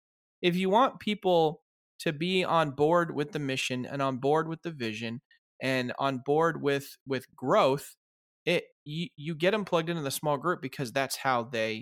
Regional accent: North Carolina, United States; I was raised in North Carolina. You can't beat our sauce.

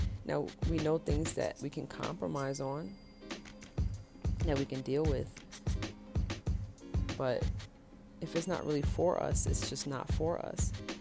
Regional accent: New York City, New York, United States; Some of that brashness comes from my growing up in Brooklyn. We tend to be very blunt and honest and open with how we express ourselves.

